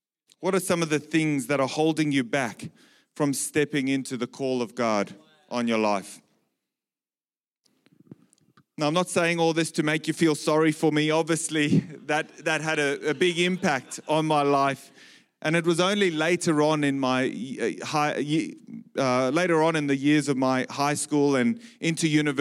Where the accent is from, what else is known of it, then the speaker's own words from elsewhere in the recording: Zimbabwe; In the early years of my life growing up in Zimbabwe, I learned a lot about pressing into God.